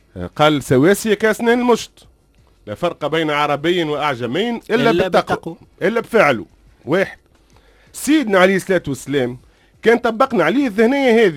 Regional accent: Tunisia; انا عمري 52 سنه، اول مره نحشم اللي انا تونسي

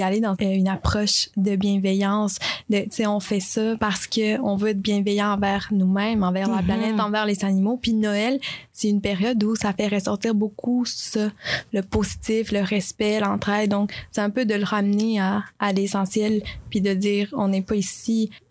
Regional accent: Colombia; En fait, je suis originaire de la Colombie et là-bas, on a la tradition de manger des buñuelos

